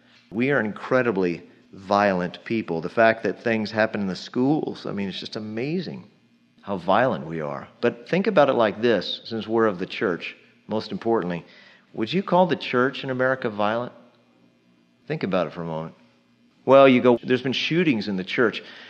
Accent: United States; I'm an American. I'm thankful for it, thankful to God for it.

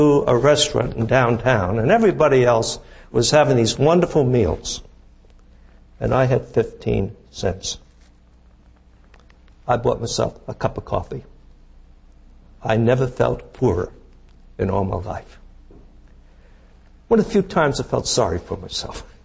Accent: Jersey City, New Jersey, United States; I came from Jersey City. I'm totally out of pocket. I've never been in the Southwest or even anywhere more than a couple of hundred miles from home.

